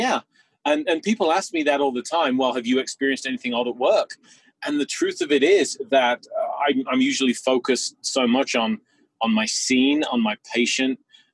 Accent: England, United Kingdom; when I was a young boy growing up in England

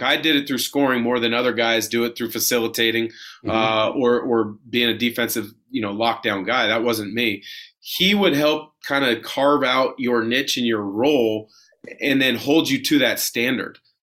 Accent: West Coast, United States; Which, me growing up on the West Coast, I wanted to challenge myself and play against the best players in college basketball.

